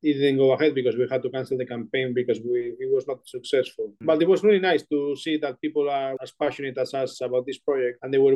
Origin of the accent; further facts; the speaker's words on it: Santiago de Compostela, Galicia, Spain; We are going to open a little coffee shop in my hometown, Santiago de Compostela, like a big coffee shop / bar.